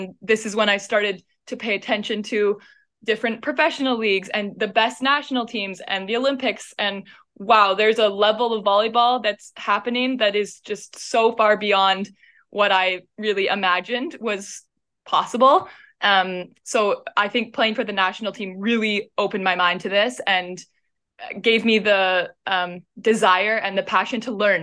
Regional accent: Langley, British Columbia, Canada; I grew up in Langley, British Columbia, and the college was also in Langley.

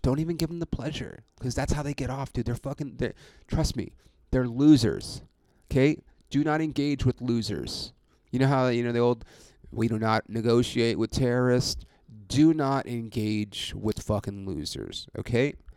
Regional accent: Ontario, California, United States; Ontario, California. It's about 40 minutes outside of LA without traffic, Wednesday, April 24th. It's my hometown.

